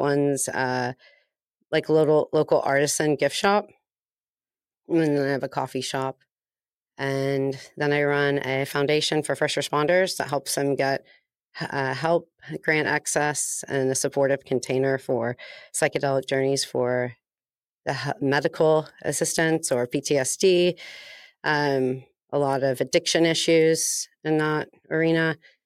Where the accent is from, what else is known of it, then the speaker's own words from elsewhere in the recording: Tulsa, Oklahoma, United States; I was born in Tulsa, Oklahoma, and I lived there for the first 23 years of my life.